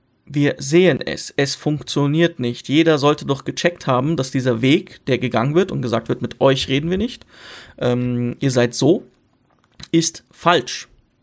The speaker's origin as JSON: {"language": "German", "country": "Syria", "said": "Ich komme aus Syrien ursprünglich."}